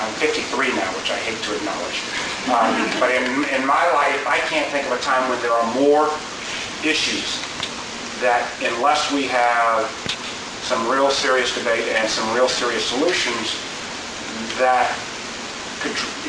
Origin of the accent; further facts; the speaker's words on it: Virginia, United States; I was from Virginia.